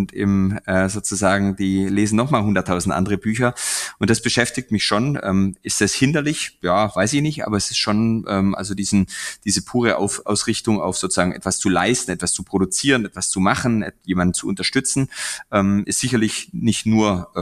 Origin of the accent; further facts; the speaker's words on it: Bavaria, Germany; ich bin als Allgäuer vielleicht auch den Bergen sehr zugeneigt